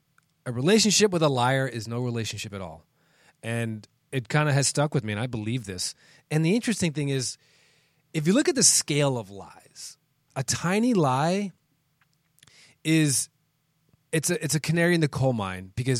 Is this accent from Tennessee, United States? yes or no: no; Washington, District of Columbia, United States; So catching feelings is a phrase that actually originated in D.C., in my hometown, in like 98, 99.